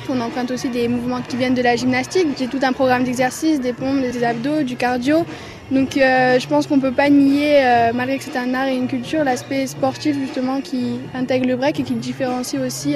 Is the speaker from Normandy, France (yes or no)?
no; Cadenet, Provence-Alpes-Côte d'Azur, France; j'ai 17 ans et je viens de Cadenet dans le Vaucluse.